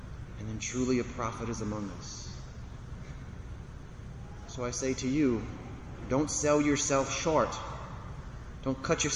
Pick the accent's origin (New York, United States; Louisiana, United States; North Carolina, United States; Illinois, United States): Louisiana, United States; Ville Platte; I'm from Villeplatte, we're all crazy.